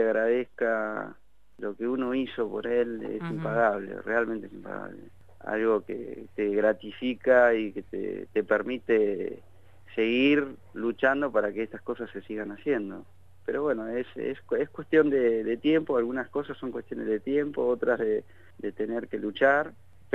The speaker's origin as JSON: {"language": "Spanish", "town": "Carhué", "region": "Buenos Aires Province", "country": "Argentina", "said": "Yo soy del interior de Buenos Aires, de un pequeño pueblito suroeste que se llama Carué."}